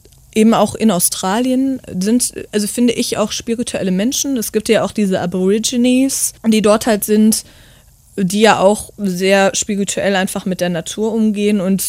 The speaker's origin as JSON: {"language": "German", "town": "Gevelsberg", "region": "North Rhine-Westphalia", "country": "Germany", "tie": "born or raised there", "said": "Also wir sind jetzt durch meinen Heimatort gegangen. Der ist ja im Ruhrgebiet in Gevelsberg."}